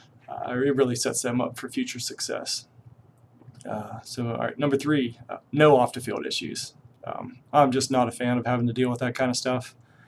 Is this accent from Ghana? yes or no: no; Pennsylvania, United States; I grew up in Indiana County area.